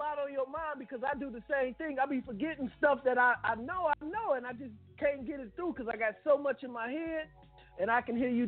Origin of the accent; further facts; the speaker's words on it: Illinois, United States; Now, I'm from Illinois, Cook